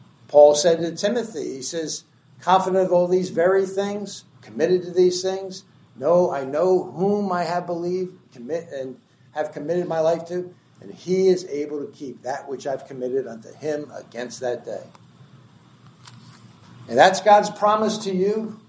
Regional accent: New Jersey, United States; I come from New Jersey. Only an hour from my home is Atlantic City.

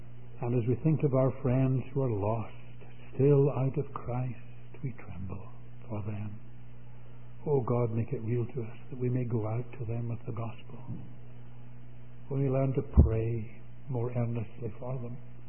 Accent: Scotland, United Kingdom; Being a Scot, I always devised a means whereby I could give them a little pocket money.

